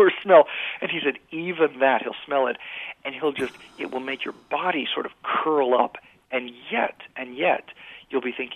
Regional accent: Washington, District of Columbia, United States; I grew up in Washington, D.C.

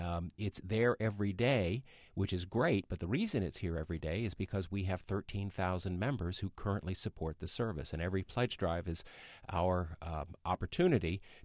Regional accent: Albany, New York, United States; And growing up in Albany, I think we had a Whitney's department store.

